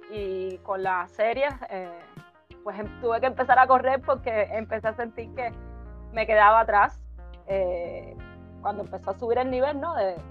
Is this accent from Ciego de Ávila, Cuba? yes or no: no; Havana, Cuba; yo soy de La Habana, nacida, criada en Marianao específicamente. Ahora vivo en La Habana Vieja, lo más lejos que estoy de mi lugar de nacimiento.